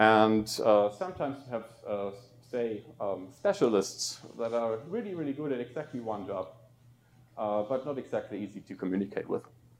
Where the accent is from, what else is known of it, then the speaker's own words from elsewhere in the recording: Munich, Bavaria, Germany; I'm from Munich, Germany